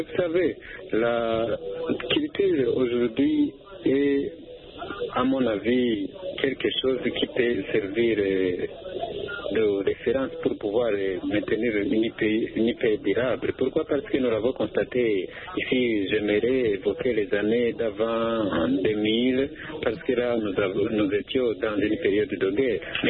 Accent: Bujumbura, Bujumbura Mairie, Burundi; Écoutez, madame, chez nous à Bujumbura

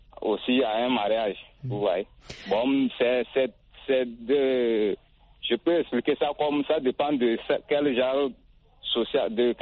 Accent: Togo; Oui, ça, chez moi au Togo, on peut dépenser sur un mariage 5 millions pour un seul mariage

